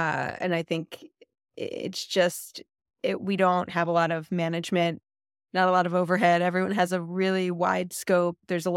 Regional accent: Pennsylvania, United States; But I grew up, you know, in the suburbs of Philadelphia where things were pretty intense too.

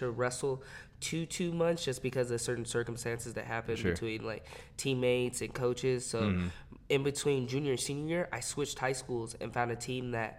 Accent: Victorville, California, United States; Exactly? Victorville, California.

